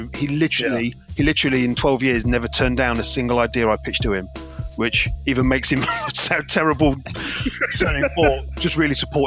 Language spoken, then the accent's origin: English; Nottingham, East Midlands, United Kingdom; also born or lived in Leeds; I was born in Leeds, but I grew up in Nottingham. So it was the Nottingham rap scene I was originally in.